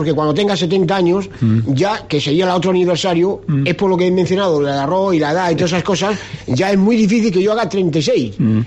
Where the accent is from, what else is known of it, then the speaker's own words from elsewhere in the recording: Cáceres, Extremadura, Spain; now in Castellón, Spain; aquí en Castellón, en la ciudad donde vivo, y me encuentro a gusto, aunque yo soy cacereño.